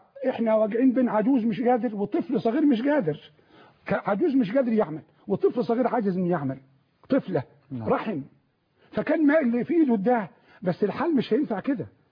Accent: Egypt; دارنا مصر، دارنا كفلاح انا ابن الريف.

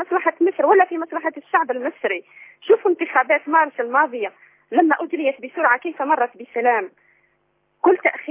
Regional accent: Algeria; كما حدث عندنا في الجزائر. عشنا مآسي يا أخي، عشنا مآسي، كنا ننام على الرعب ونصبح على الرعب.

